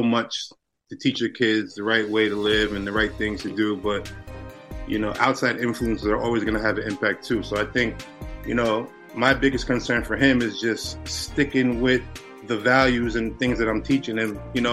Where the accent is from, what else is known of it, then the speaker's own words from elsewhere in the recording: Poughkeepsie, New York, United States; born and raised in the City of Poughkeepsie. I graduated Poughkeepsie High School 2005, and I went on to college.